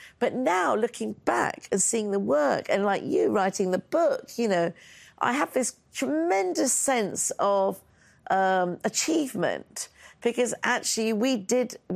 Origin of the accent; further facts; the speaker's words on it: United Kingdom; But being a British filmmaker, I had to take